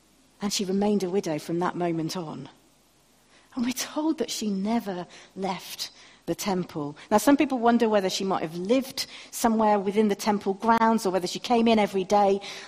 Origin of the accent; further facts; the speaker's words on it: United Kingdom; I am British.